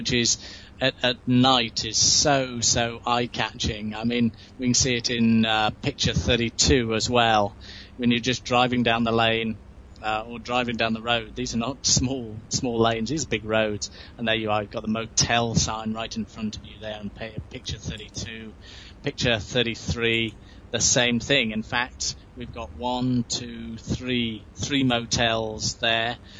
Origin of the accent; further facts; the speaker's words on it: Tainan, Taiwan; I'm from Tainan, Taipei.